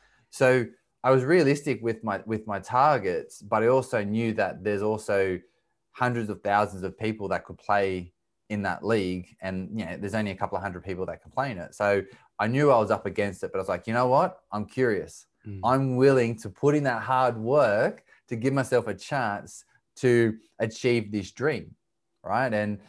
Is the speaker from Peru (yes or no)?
no; Australia; I grew up in Australia in a small country town.